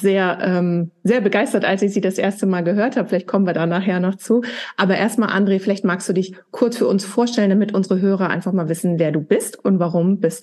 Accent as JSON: {"language": "German", "region": "Schleswig-Holstein", "country": "Germany", "said": "ich komme ja aus Schleswig-Holstein"}